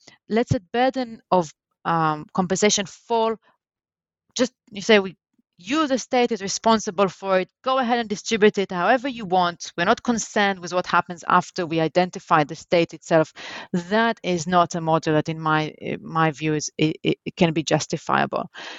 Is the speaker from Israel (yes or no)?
yes; Israel; as growing up in Israel, it was obvious to me that the German reparations scheme was an absolute moral duty